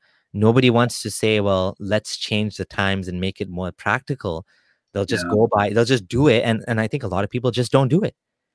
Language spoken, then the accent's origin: English; Kenya; Like, I'm from Kenya, you know, I was asking my uncle